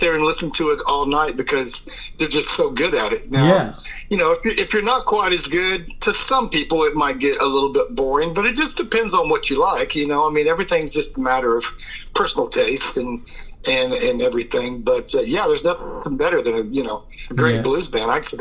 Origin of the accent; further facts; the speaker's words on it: Columbus, Ohio, United States; Columbus, Ohio area.